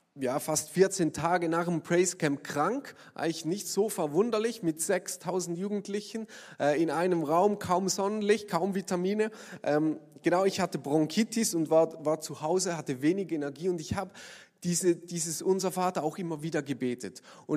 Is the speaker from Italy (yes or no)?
no; Switzerland; natürlich als Schweizer, wenn man immer genügend zu essen hat